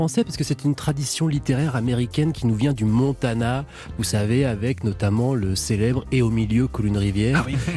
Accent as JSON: {"language": "French", "town": "Nantes", "region": "Pays de la Loire", "country": "France", "said": "Bonjour, je suis nantais."}